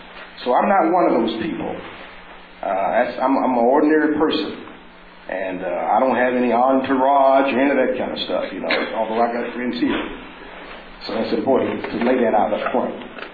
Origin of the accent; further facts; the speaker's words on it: Chattanooga, Tennessee, United States; as a young person growing up in the South and the coming of the civil rights movement, the sit-ins, especially the youth-based wing of the civil rights movement in 1960. And in my case, I was living in Chattanooga, Tennessee, going to a junior high school.